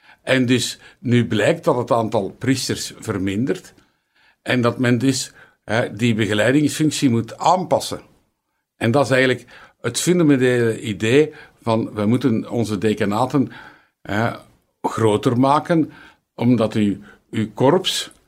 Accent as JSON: {"language": "Dutch", "town": "Mechelen", "region": "Flanders", "country": "Belgium", "said": "Ik ben eigenlijk een Mechelaar van oorsprong. Dus ik ga terug naar mijn roots."}